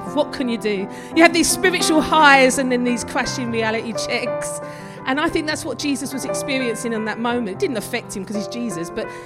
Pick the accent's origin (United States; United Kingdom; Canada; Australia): United Kingdom; Romford, London; from Romford and I haven't been to theology college.